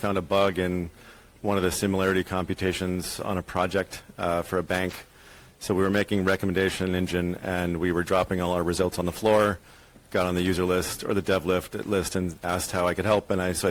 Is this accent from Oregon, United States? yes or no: yes; Portland, Oregon, United States; I came from Portland, Oregon, like I said.